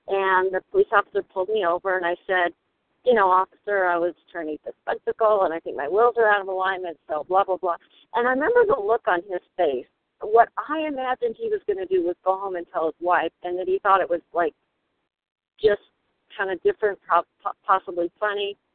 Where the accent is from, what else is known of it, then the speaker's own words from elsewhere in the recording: New Mexico, United States; I'm from New Mexico